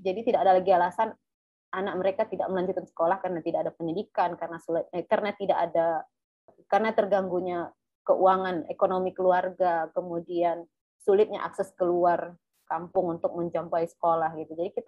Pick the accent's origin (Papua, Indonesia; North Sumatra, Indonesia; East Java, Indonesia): North Sumatra, Indonesia; Asal saya itu dari Sumatera Utara, Medan, dan masih di kampung sebenarnya. Kurang lebih 260-an kilo lah itu dari kota Medan. Jadi memang kampung banget. Saya dibesarkan dari keluarga yang sederhana